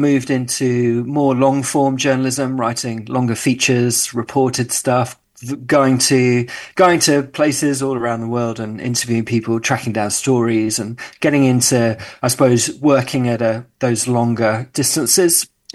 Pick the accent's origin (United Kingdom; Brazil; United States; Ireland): United Kingdom; London; born there; I was born in South London, here in the UK, which is where I live now. I currently live outside of London, about an hour on the south coast near Brighton